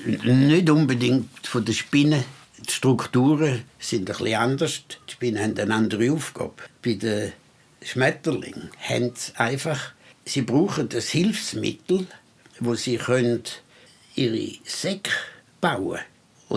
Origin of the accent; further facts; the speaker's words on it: Wald, Zurich, Switzerland; Ich bin im Wald aufgewachsen, alle Schulen habe ich dort gemacht.